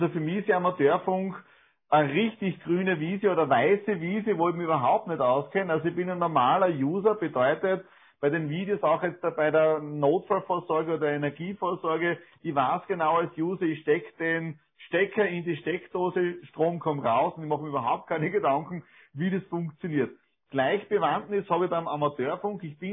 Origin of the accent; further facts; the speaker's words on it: Deutschgoritz, Styria, Austria; entfernt von meinem Bauernhof, wo ich aufgewachsen bin, in Deutschgoritz.